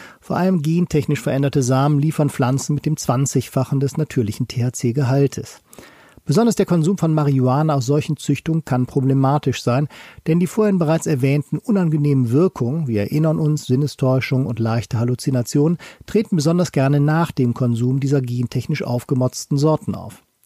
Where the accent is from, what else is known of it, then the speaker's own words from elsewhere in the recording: Cologne, North Rhine-Westphalia, Germany; Ich als Kölner kann hiervon ein Lied singen.